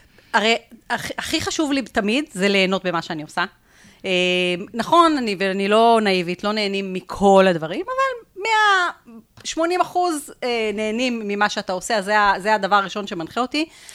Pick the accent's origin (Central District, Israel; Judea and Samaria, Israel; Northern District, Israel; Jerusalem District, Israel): Jerusalem District, Israel; Jerusalem; אני ירושלמית גאה